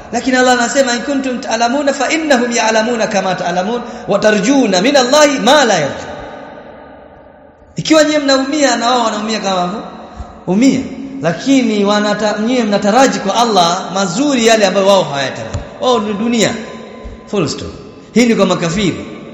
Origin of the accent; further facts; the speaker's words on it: Mombasa, Mombasa County, Kenya; si tumetoka Kisauni, zile afkari za mazingira ya Mombasa